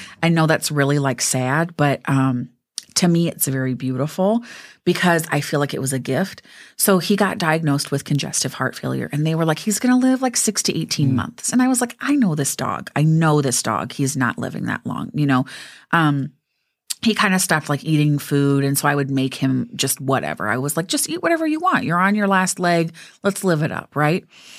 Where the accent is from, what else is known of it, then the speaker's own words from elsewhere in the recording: Mount Vernon, Iowa, United States; I grew up in Mount Vernon.